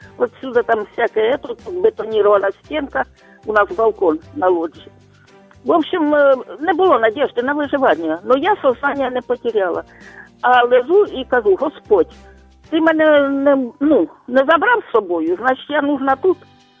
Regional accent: Dnipro, Dnipropetrovsk Oblast, Ukraine; Я з Дніпропетровська.

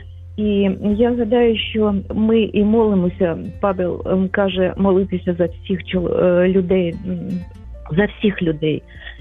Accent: Kharkiv, Kharkiv Oblast, Ukraine; я з Харкова.

